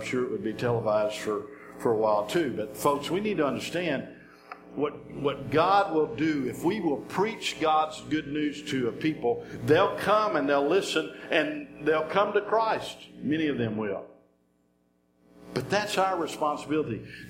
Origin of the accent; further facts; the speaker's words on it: Brazoria, Texas, United States; I still claim Brazoria as home. People always ask me where I'm from, and I said, I'm from Houston, and then you know the bit.